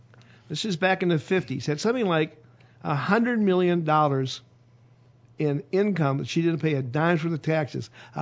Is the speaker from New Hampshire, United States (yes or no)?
no; Detroit, Michigan, United States; And the reason I know that, I'm from Detroit, and I saw where she kept her yacht.